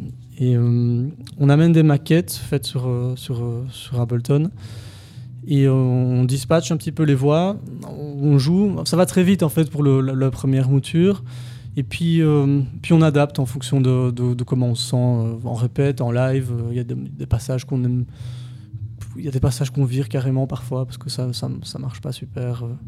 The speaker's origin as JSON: {"language": "French", "town": "Liège", "region": "Wallonia", "country": "Belgium", "said": "Alors Liège, donc on vient de Liège, hein. C'est une ville en Belgique qui est assez petite, et on se connaît tous."}